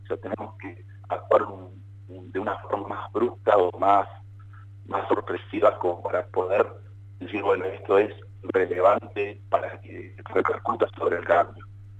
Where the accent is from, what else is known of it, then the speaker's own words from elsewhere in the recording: Neuquén, Argentina; Creo que yo soy neuquino y nosotros nos dolía la vista verlo, el río así, en el lugar donde vos te criaste y estuviste bañándote